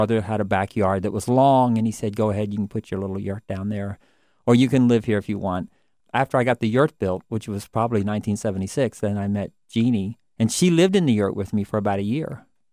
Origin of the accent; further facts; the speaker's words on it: Adelphi, Maryland, United States; moved away as an adult; also born or lived in Stratford, Ontario; I was mostly in Stratford, Ontario for about 5 years. I was from Washington, suburbs, Adelphi, near University of Maryland. And kind of right after Woodstock, a bunch of us went up to Canada and we kind of stayed.